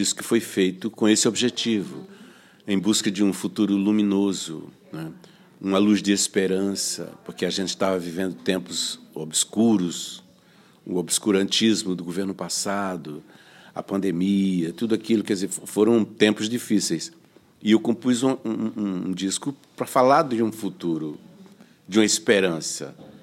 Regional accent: Maceió, Alagoas, Brazil; Bom, eu iniciei essa turnê em Maceió, na minha terra, né?

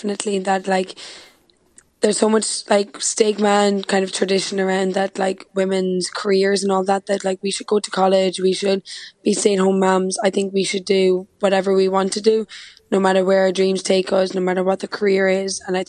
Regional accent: County Kilkenny, Ireland; I'm from Kilkenny.

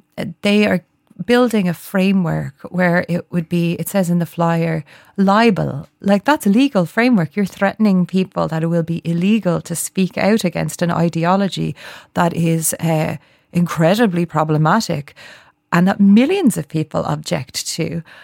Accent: Ireland; growing up in Ireland as a Jewish person, there are only a few thousand of us.

